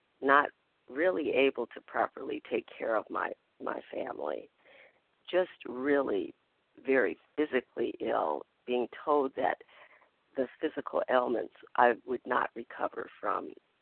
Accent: Minnesota, United States; from Minnesota.

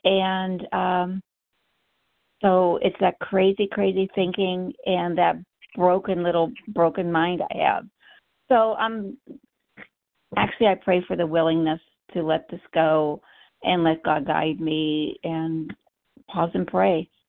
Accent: Ohio, United States; I'm from Ohio.

